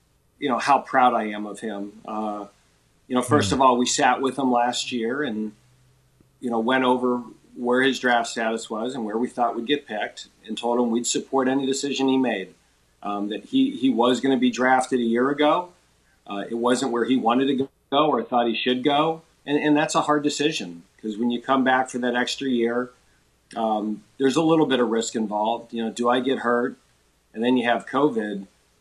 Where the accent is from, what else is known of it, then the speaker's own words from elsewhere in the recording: Buffalo, New York, United States; And, you know, it's my hometown. So it's one more reason to root for the Bills.